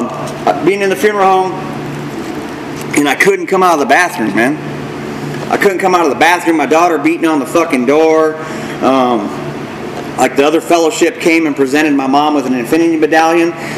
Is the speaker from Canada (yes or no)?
no; Fort Dodge, Iowa, United States; Because back where I'm from, man, I came from the fort to the fort. I'm from Fort Dodge, Iowa.